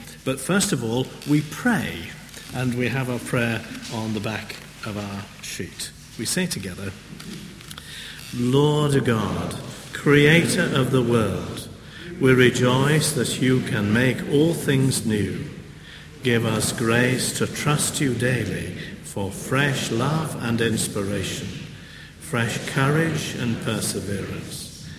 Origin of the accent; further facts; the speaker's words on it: Yorkshire and the Humber, United Kingdom; You see, you can see I'm from Yorkshire and don't understand these things.